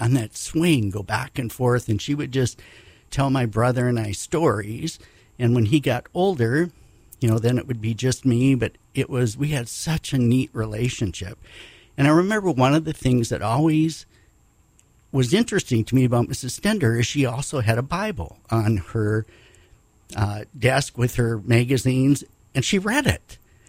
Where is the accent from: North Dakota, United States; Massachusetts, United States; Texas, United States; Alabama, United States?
North Dakota, United States; Bismarck; I like your North Dakota. It sounds kind of like the accent. That's very good. Okay. I grew up on 4th Street, across the street from the state capitol and the governor's mansion.